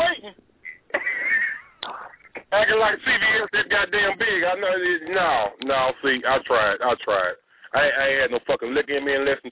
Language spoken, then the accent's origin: English; Louisiana, United States; You know, hey, wait a minute. I'm from Louisiana. I don't saw that.